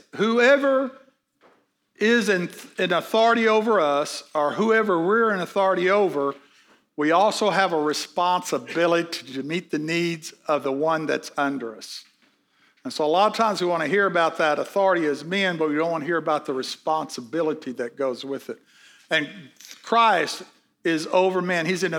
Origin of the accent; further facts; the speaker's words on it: Wewoka, Oklahoma, United States; born there; I was born in Weleka, Oklahoma. How many people know where Weleka, Oklahoma?